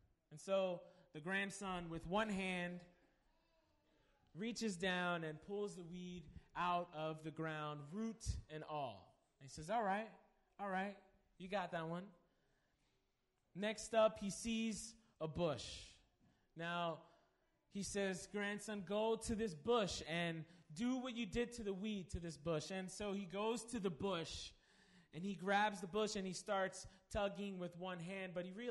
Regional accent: Perth Amboy, New Jersey, United States; As you know, I'm from Perth Amboy, New Jersey, originally born and raised here, Jersey boy, in my blood.

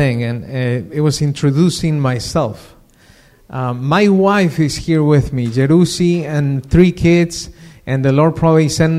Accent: Mexico; English is a second language; I was born and raised in Mexico, and I went to study to Montemorelos University to become a pastor, to study theology.

